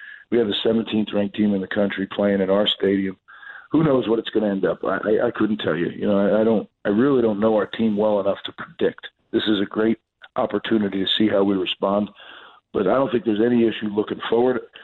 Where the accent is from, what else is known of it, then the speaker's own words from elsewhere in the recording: New Jersey, United States; I grew up in New Jersey. I always thought that New Jersey and Rutgers deserve to have a championship program